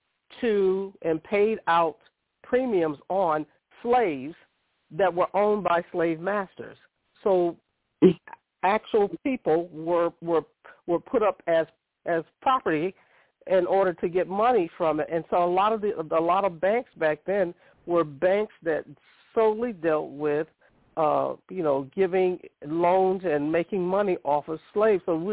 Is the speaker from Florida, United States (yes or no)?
yes; Florida, United States; my mother's from Alabama, but I grew up in Florida